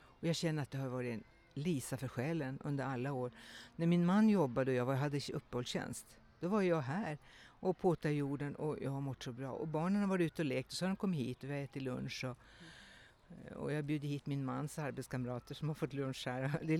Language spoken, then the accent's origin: Swedish; Kiruna, Norrbotten County, Sweden; moved away; Jag är från Kiruna, ursprungligen. Mina föräldrar är tornedalingar.